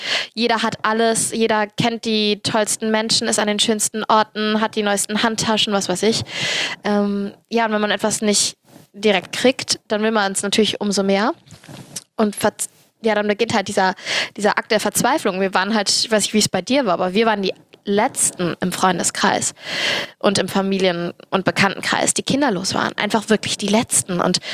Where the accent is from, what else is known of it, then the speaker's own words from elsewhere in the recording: Cologne, North Rhine-Westphalia, Germany; weil ich bin Kölnerin und halbe Türkin.